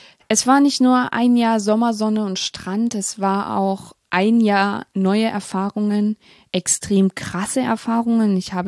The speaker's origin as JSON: {"language": "German", "town": "Barby", "region": "Saxony-Anhalt", "country": "Germany", "tie": "born or raised there", "also_born_or_lived": "Magdeburg", "said": "ich bin 21 Jahre jung und habe 3 Geschwister. Ich bin in Magdeburg in Sachsen-Anhalt geboren und in der Nähe aufgewachsen, in einem Ort namens Barbie. Barbie wird übrigens mit Y geschrieben und nicht wie die Barbie-Puppe."}